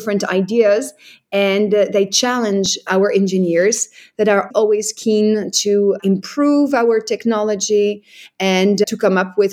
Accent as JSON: {"language": "English", "country": "France", "tie": "born or raised there", "lives_now": "Brussels, Belgium", "said": "So I'm Dutch, but I'm born and raised in France, and I live in Brussels"}